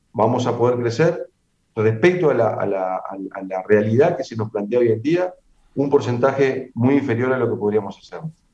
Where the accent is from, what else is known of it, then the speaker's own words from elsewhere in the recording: Paso de los Toros, Tacuarembó, Uruguay; soy de Paso de los Toros, no San Gregorio de Polanco.